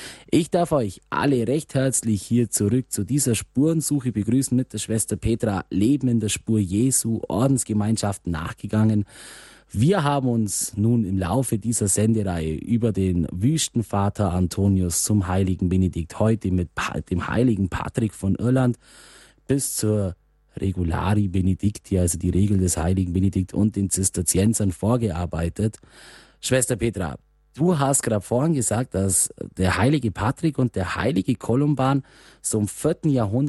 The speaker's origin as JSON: {"language": "German", "region": "Bavaria", "country": "Germany", "tie": "born or raised there", "said": "Also ich als gebürtiger Allgäuer"}